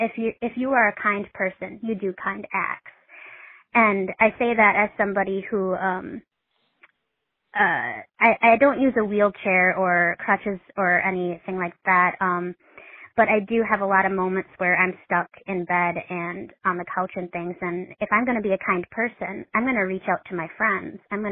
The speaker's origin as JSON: {"language": "English", "region": "Midwest", "country": "United States", "said": "their typical Midwest family. I'm from the Midwest."}